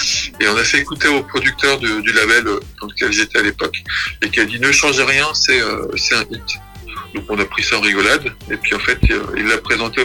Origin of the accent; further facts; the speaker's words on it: New Caledonia; Je venais de Nouvelle-Calédonie.